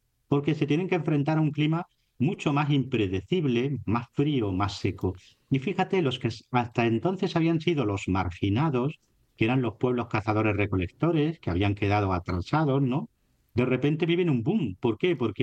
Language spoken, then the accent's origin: Spanish; Spain; de la que nosotros somos responsables, los españoles